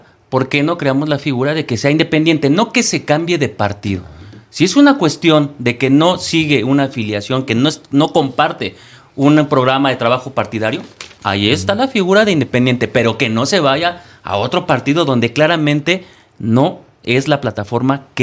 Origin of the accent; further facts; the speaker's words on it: Mexico; Hablo como mexicano.